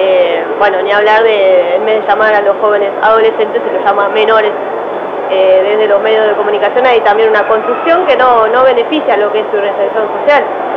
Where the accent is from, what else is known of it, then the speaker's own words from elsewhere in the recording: Uruguay; esa imagen que tenemos los uruguayos de los jóvenes